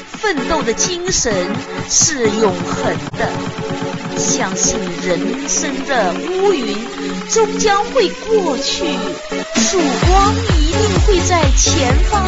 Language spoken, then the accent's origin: Chinese; China; 此刻我们中国的天会不会也是这样？